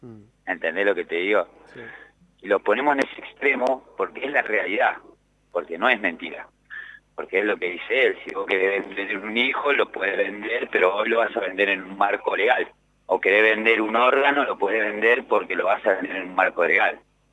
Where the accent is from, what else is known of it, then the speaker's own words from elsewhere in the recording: Avellaneda, Buenos Aires Province, Argentina; Soy de Avellaneda. ¿De en este momento estoy en Avellaneda, Wilde.